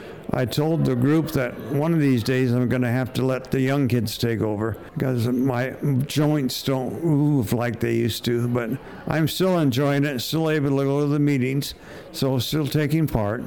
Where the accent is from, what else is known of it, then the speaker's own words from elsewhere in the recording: Omak, Washington, United States; my parents were giving to the community in my hometown of Omak.